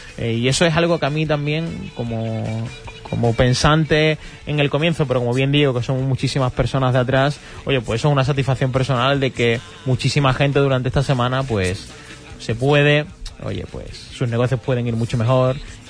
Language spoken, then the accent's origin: Spanish; Moguer, Andalusia, Spain; Y yo soy de Moguer